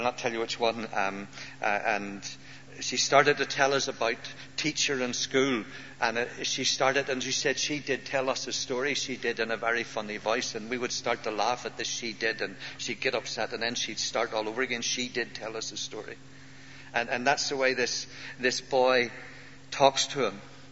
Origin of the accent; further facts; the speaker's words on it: Belfast, Northern Ireland, United Kingdom; I'm from Ireland, from Belfast, from the Black North.